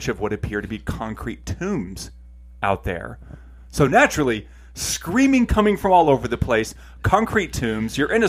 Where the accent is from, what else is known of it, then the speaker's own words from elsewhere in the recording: Pampa, Texas, United States; so I grew up in Pampa, in the Bible Belt.